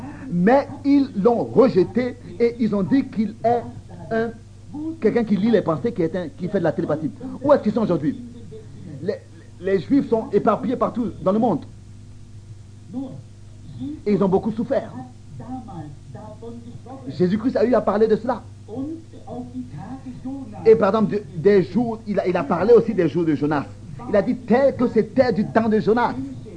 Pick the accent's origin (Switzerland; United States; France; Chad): United States; Je suis américain et beaucoup de mes parents sont morts dans la guerre, etc. L'Amérique est mon pays.